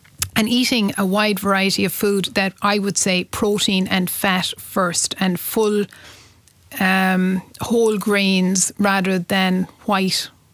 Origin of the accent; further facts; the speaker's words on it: Munster, Ireland; I work in Tipperary. I'm from Tipperary and I work there as well.